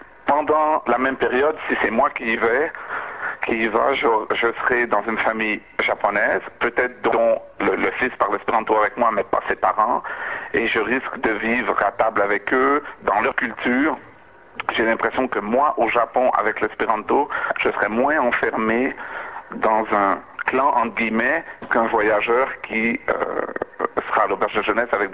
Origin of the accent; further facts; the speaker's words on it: Canada; Disons qu'en tant que Canadien, j'ai eu l'occasion de faire de l'anglais à l'école, donc 7 ans d'anglais à l'école secondaire, et je parlais l'anglais comme une vache espagnole